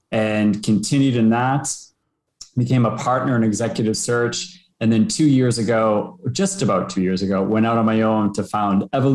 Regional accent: United States; now in Toronto, Canada; I'm actually American. I live in Toronto. After university, I went to the seminary to study to become a Catholic priest

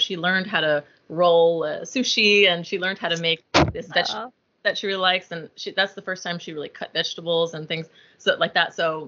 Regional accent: Dallas, Texas, United States; I'm from Dallas, Texas, so I don't know if that helps anybody gauge kind of like cost of living

